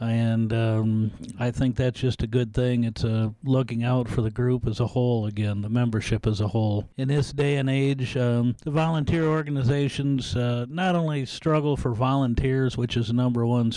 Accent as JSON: {"language": "English", "town": "Thompson", "region": "Iowa", "country": "United States", "tie": "born or raised there", "said": "I grew up in Thompson, Iowa."}